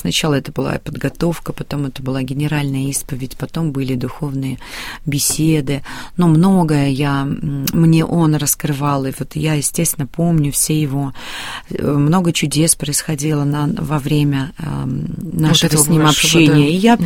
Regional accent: Pskov, Pskov Oblast, Russia; born there; Ну, я родилась в Пскове, и Псков известен своими зодчими

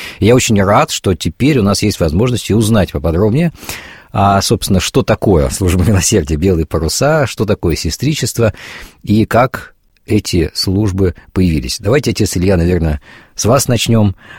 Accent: Bryansk, Bryansk Oblast, Russia; Я сам родом из Брянска

